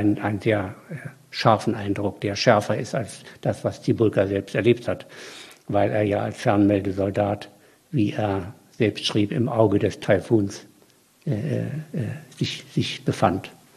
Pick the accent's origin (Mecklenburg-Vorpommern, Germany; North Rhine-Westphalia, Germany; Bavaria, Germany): Mecklenburg-Vorpommern, Germany; ich bin ja Mecklenburger, also das ist eine vollkommen andere Ecke als er. Mecklenburg ist ja vor allen Dingen die Ebene